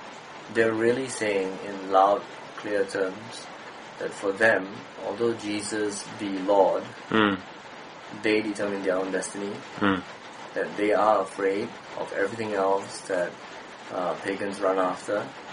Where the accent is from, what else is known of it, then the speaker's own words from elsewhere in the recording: Malaysia; also born or lived in Australia; So the benefits of being a Malaysian Christian in Malaysia are enormous.